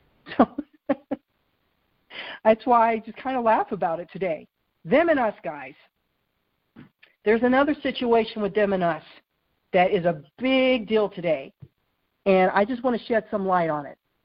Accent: United States; you know, I'm Native American, that's one of them, where I really have to catch myself.

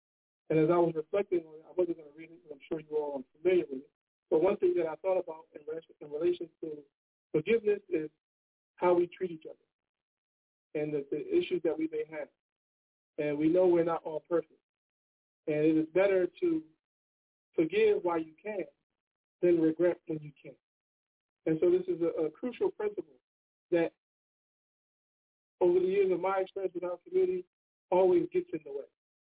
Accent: East Coast, United States; I come from the East Coast

